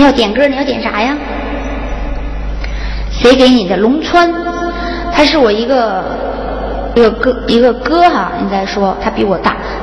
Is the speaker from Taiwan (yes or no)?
no; Northeast China, China; 真纳闷，我身为东北人，蒙古的魂